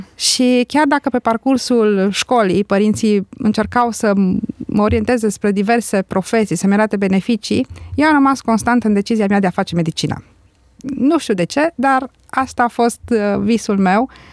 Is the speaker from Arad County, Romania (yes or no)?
yes; Pleșcuța, Arad County, Romania; moved away as an adult; also born or lived in Gura Hont; now in Timișoara, Romania; am născut în localitatea Gura Hon, județul Arad. Am trăit și am locuit și am crescut în Pleșcuța, județul Arad. Am venit la liceu la Arad, după care la facultate la Timișoara, unde am și rămas prin căsătorie și prin locul de muncă pe care îl am în prezent.